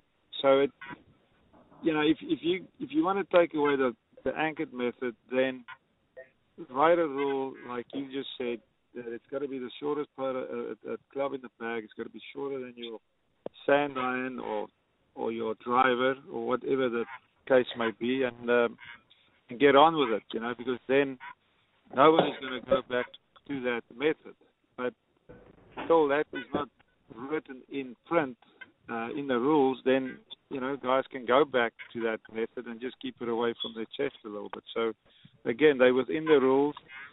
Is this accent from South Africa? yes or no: yes; South Africa; You know, we come from the Southern Hemisphere. You know, you guys from Aussie, we from South Africa